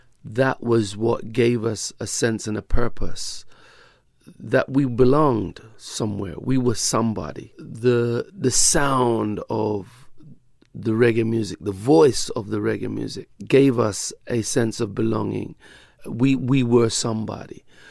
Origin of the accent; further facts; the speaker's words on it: England, United Kingdom; being born and growing up in England